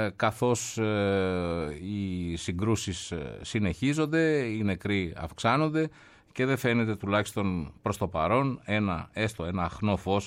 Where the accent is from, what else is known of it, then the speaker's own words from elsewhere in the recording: Corfu, Ionian Islands, Greece; Είναι και η πατρίδα μου η Κέρκυρα, εκεί είναι οι ρίζες μου.